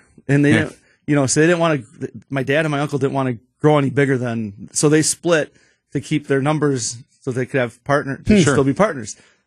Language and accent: English; Oconomowoc, Wisconsin, United States; now in Waukesha, United States; We're born and raised in Oconomowoc, Western Waukesha County. He lives in Delafield now. I live in Waukesha. But we're very much Wisconsin.